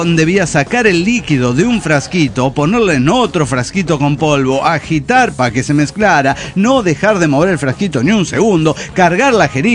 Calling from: Saltillo, Coahuila, Mexico; de Saltillo, Coahuila.

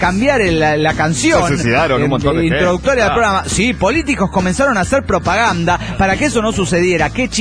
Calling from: Tijuana, Baja California, Mexico; de Tijuana, México.

